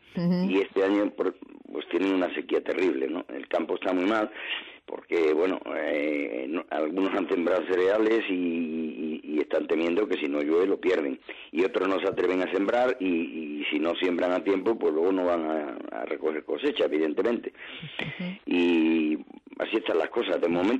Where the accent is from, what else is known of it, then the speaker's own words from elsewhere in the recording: Andalusia, Spain; he estado yo en el sur, que es mi tierra, sí. en Andalucía